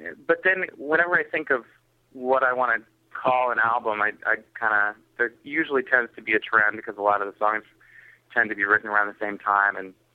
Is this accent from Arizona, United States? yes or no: no; Burlington, Vermont, United States; Well, I'm from Burlington, Vermont, way up north.